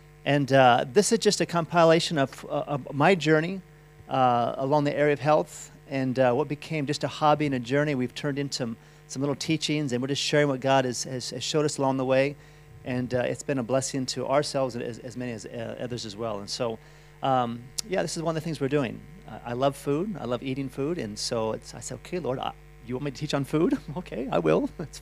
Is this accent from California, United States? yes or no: no; Boulder, Colorado, United States; but I grew up in Boulder, Colorado, which is a town in the middle of the country, but it was very new.